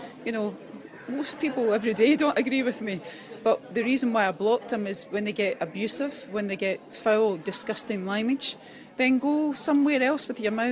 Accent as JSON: {"language": "English", "town": "Glasgow", "region": "Scotland", "country": "United Kingdom", "tie": "born or raised there", "said": "You know, Scotland, Glasgow's my hometown."}